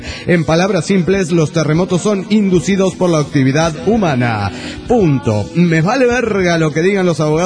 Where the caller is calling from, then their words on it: Salt Lake City, Utah, United States; de Salt Lake City, Utah.